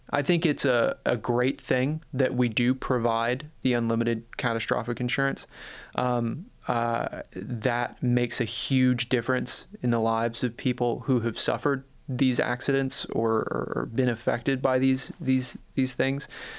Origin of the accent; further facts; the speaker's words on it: North Carolina, United States; So I grew up in North Carolina, running around the woods of North and South Carolina with my grandfather.